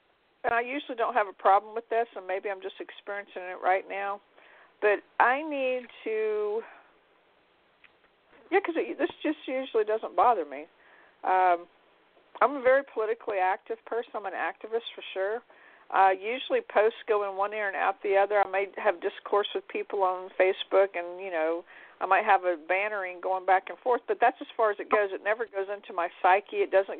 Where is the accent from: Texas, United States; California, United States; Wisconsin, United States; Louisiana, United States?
Louisiana, United States; So I can't tell you I'm from Louisiana and LSU will be playing in the playoffs or any game